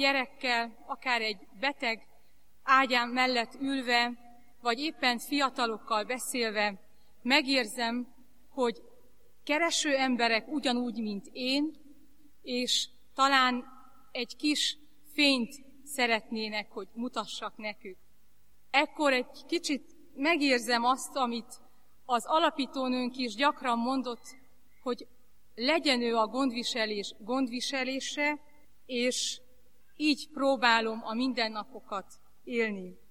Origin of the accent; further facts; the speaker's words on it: Hidegség, Harghita, Romania; Gyimes Középlokon Hidegségen születtem, és ott is nevelkedtem, a szüleim vallásosan neveltek